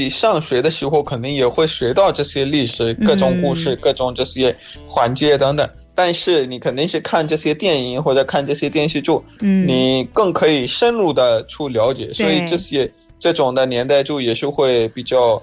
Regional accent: Pakistan; Chinese is a second language; 我是来自巴基斯坦的

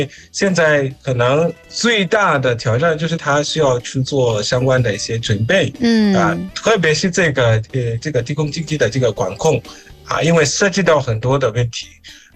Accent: Zimbabwe

